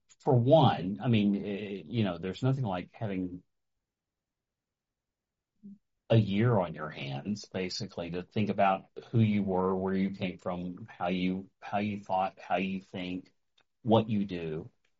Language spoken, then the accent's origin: English; Texas, United States; I mean, I grew up on the Texas Gulf Coast, and I am the recessive gene of my family, politically and socially, probably.